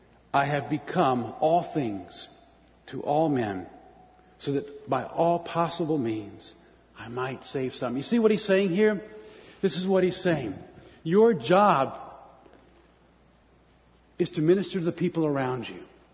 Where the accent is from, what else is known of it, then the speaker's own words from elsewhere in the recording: Florida, United States; I grew up in Central Florida, as I said, and we used to watch the rockets go up.